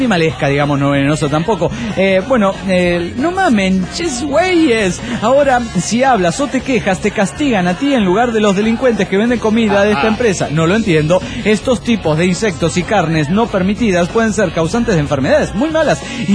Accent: Cusco, Peru; de Cusco, Perú.

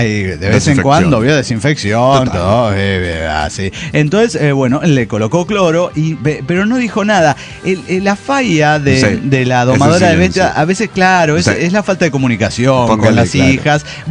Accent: Mexico City, Mexico; now in Guadalajara, Mexico; O esta es la chilanga en Guadalajara.

